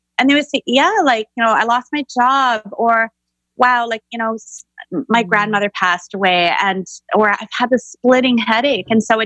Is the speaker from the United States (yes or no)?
no; Vancouver, British Columbia, Canada; I grew up in Greater Vancouver in the 80s. So as a woman of color